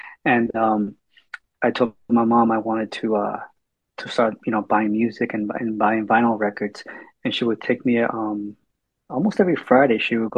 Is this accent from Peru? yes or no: no; San Juan, Puerto Rico; I grew up in San Juan, Puerto Rico, in the Caribbean.